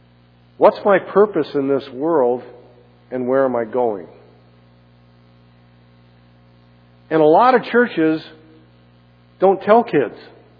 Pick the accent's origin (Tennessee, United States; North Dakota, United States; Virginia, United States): North Dakota, United States; When I was a young man and grew up in my hometown in North Dakota, there were very few people that got divorced.